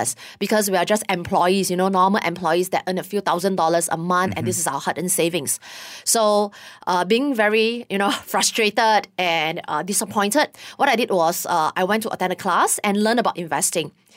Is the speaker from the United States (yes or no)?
no; Singapore; I come from Singapore and I used to be a public servant.